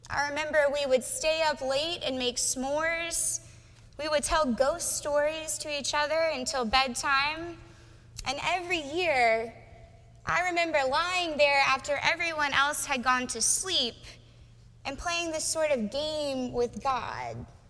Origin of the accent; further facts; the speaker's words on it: South Carolina, United States; As a child growing up in the Midlands of South Carolina, I can remember going to summer camp with my best friend year after year.